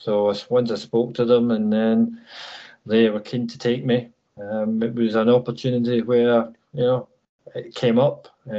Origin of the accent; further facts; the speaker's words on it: Ayr, Scotland, United Kingdom; Then my hometown, Ayr United, asked me to go there. I was still playing with Motherwell. So I went there as player manager. So I was going back home, really. So back to see my mum and dad and people, my brother in Ayrshire.